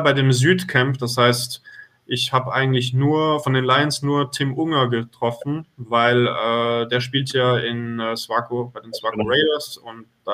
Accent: Switzerland; Deutsche, deshalb habe ich die Nationalität, aber geboren bin ich in der Schweiz und auch dort hauptsächlich aufgewachsen.

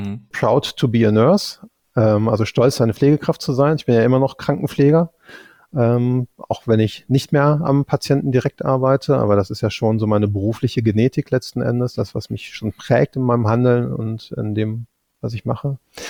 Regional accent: Iserlohn, North Rhine-Westphalia, Germany; also born or lived in Dortmund; Ich komme aus Iserlohn, aus dem Sauerland. Das sind so 50 Kilometer von hier entfernt. Wohne da auch immer noch oder wieder. Wir haben zwischendurch mal in Dortmund gewohnt.

